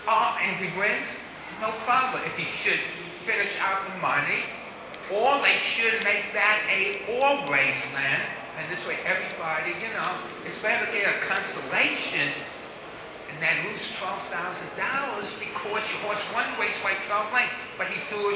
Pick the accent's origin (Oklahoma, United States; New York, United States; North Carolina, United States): New York, United States; Brooklyn; I'm from Brooklyn, and I've been coming to race for 40 years